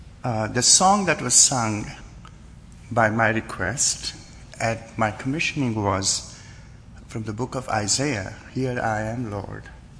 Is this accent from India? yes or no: yes; India; I live in my home country of India